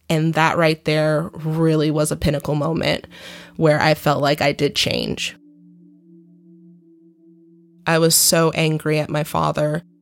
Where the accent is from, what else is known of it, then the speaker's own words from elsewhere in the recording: Michigan, United States; And growing up in Michigan, it was very hard because nobody would think my mom was my mom.